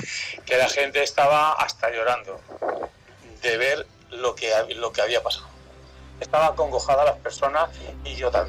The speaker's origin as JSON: {"language": "Spanish", "town": "Madrid", "region": "Community of Madrid", "country": "Spain", "said": "nosotros vivimos en Madrid, somos de Madrid, entonces nosotros venimos muchos años aquí"}